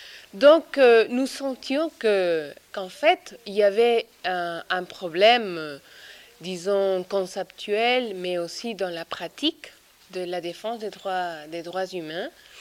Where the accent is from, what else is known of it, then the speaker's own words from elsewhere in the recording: Peru; moved away as an adult; now in Colombia; moi, je suis partie du Pérou et je suis allée travailler en Colombie